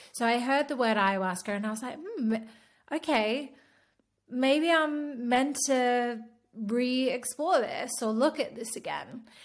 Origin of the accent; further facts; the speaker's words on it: Australia; I am also an Aussie gal from the bush